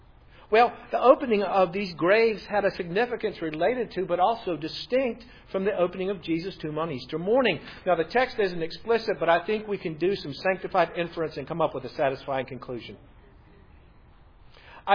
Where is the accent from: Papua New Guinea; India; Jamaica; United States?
Papua New Guinea; I'm a missionary kid. I grew up in New Guinea, which is on what geologists call the Ring of Fire